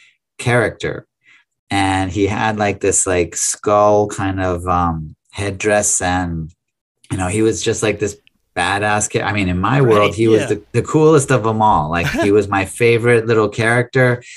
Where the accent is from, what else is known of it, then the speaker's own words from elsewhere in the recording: Massachusetts, United States; Sure. Yeah, so I'm an American. I went to the University of Massachusetts. I grew up in Massachusetts.